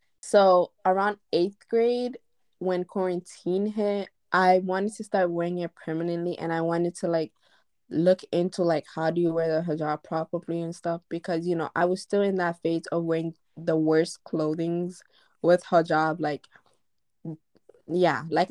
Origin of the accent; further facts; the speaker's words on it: New York, United States; also with like growing up in New York where there's Muslims literally everywhere, it's